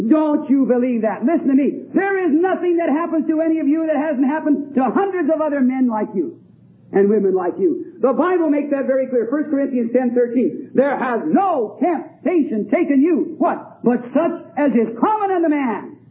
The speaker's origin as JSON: {"language": "English", "region": "England", "country": "United Kingdom", "said": "I'm English"}